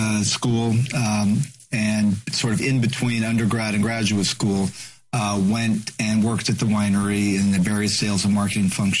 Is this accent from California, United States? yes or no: yes; Sonoma, California, United States; I was born and raised in Sonoma Valley